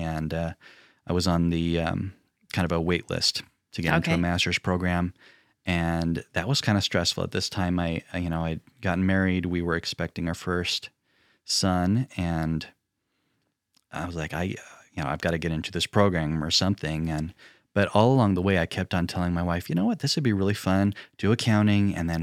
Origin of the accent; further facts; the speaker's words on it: Salem, Utah, United States; now in Provo, United States; I grew up in Salem. And so we moved back down here to Provo